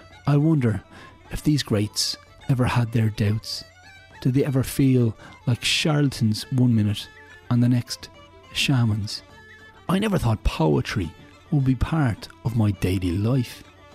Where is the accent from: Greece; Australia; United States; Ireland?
Ireland; Dublin, Leinster; moved away as an adult; I moved from my hometown of Dublin, like so many, in a sort of economic exile.